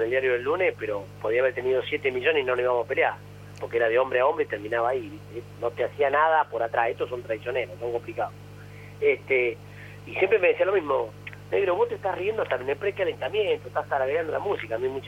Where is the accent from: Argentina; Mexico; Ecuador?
Argentina; Bahía Blanca, Buenos Aires Province; soy de Bahía y ya te respetan.